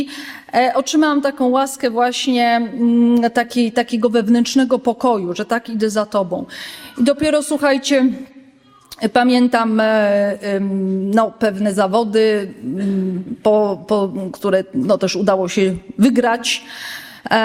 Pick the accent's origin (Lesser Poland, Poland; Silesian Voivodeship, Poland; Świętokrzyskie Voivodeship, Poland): Lesser Poland, Poland; Myślenice; Jestem z Krakowa, ja jestem z Myślenicy, ale należę do archidiecezji krakowskiej.